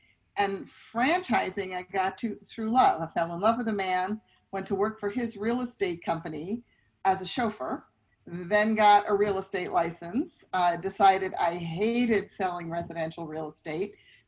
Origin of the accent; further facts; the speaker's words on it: New York, United States; moved away as an adult; now in California, United States; But I am a born and bred New Yorker, and it's funny, I still think of myself as a New Yorker, but I've lived here twice as long as I lived there.